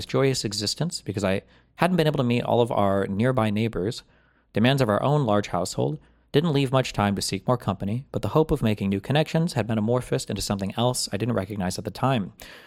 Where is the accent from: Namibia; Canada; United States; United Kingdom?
United States; When I was a teenager growing up in the States, I used to think that if we owned a summer house in Turkey, I would have a place and friends to call my own and feel a sense of normalcy somehow.